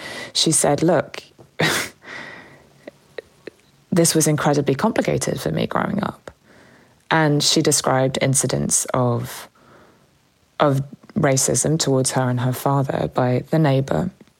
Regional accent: England, United Kingdom; growing up in the English countryside and going to very sort of white private schools

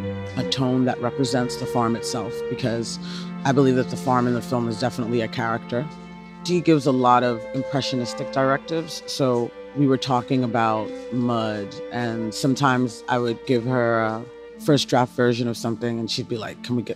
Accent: Brooklyn, New York, United States; I'm from Brooklyn, New York, but my roots are in the South.

